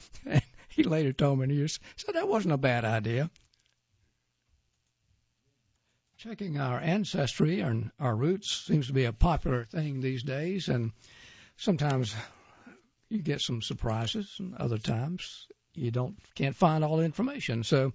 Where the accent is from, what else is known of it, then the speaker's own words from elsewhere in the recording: Waukesha, Wisconsin, United States; A partial answer to the mystery came from a book about the founding of my hometown, Waukesha, Wisconsin.